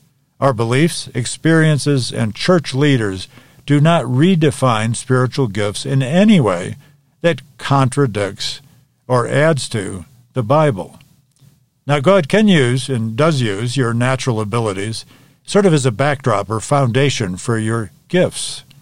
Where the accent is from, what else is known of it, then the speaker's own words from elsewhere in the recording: New England, United States; I'm from New England, the northeast part of the United States.